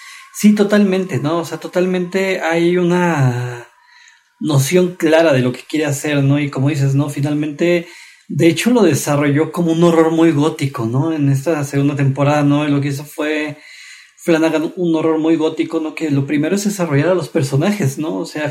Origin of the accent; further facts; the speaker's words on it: Mexico; como mexicano lo pienso